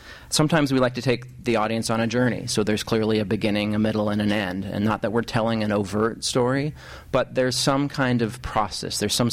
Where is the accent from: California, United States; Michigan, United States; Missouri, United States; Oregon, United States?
Oregon, United States; If I think back to my youth growing up near Portland and where the Ducks were in the Pac-10 at the time